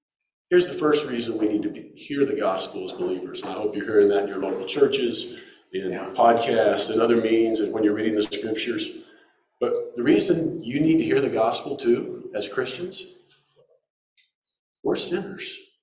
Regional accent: Bible Belt, United States; I grew up in the Bible Belt. It's not as easy back there.

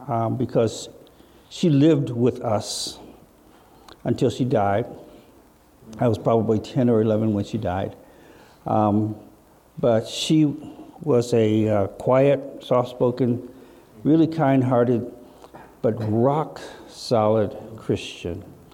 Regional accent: Flint, Michigan, United States; I was born in Flint, Michigan, 1951. Raised in what was then a post-war industrial boom town.

